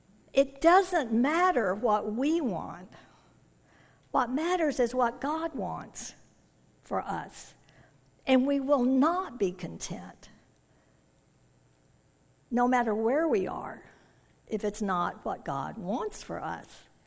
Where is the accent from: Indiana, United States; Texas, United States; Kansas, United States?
Texas, United States; Houston; now in Tucson, United States; And so I grew up in Houston, Texas, where it's very humid.